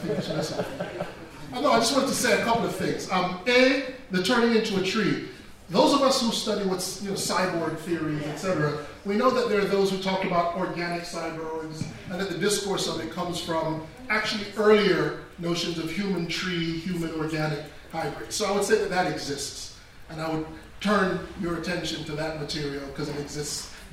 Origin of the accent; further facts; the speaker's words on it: United States; I might be an American, but I'm an American of Nigerian-Jamaican descent.